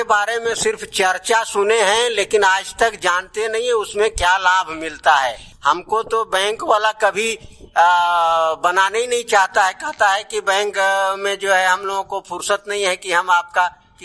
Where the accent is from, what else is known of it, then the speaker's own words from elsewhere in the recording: Turio, Jharkhand, India; और मैं तुरियो गांव का रहने वाला हूं। तुरियो पंचायत प्रखंड है चंद्रपुरा, जिला बोकारो।